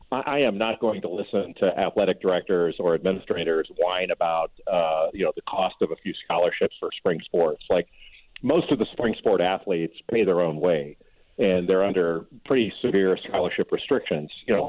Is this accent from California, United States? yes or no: yes; Los Angeles, California, United States; I grew up in Los Angeles